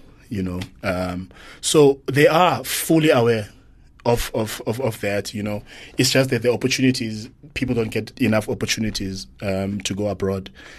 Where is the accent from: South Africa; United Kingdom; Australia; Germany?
South Africa; first language Xhosa; English is a second language; You know, and the fact that I'm South African, that music rings to me.